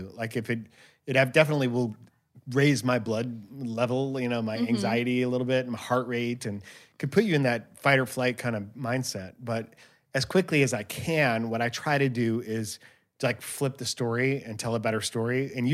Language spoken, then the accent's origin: English; Georgia, United States; I'm from Georgia.